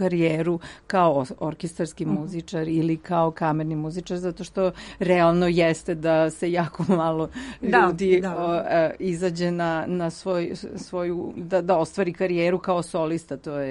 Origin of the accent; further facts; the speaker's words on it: Novi Sad, Vojvodina, Serbia; moved away as an adult; now in Netherlands; ja sam u Novom Sadu završila i akademiju, malo sam ranije krenula sa njom